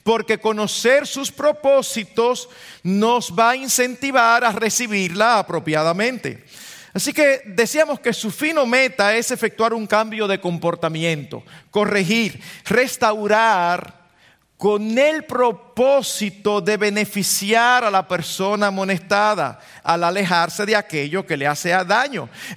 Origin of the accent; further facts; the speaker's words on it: Dominican Republic; como los dominicanos decimos, un típico boche